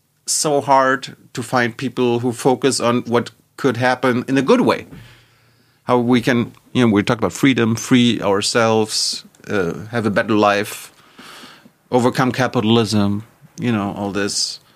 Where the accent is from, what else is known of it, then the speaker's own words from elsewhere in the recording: East Germany, Germany; I'm from East Germany, former East Germany, and you grow up with your teachers